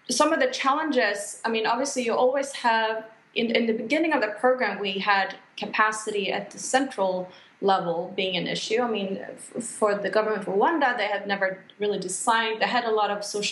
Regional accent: Sweden; moved away as an adult; Well, after living and working abroad, outside of my home country, Sweden, for almost 18 years, you know, working in the private and development sector, focusing mostly on US and Africa, but also a bit on Europe and Asia. I have recently actually returned here to Sweden

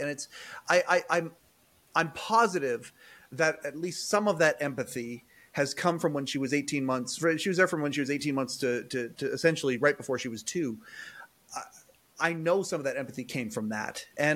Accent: Kelowna, British Columbia, Canada; You know, I'm from Kelowna.

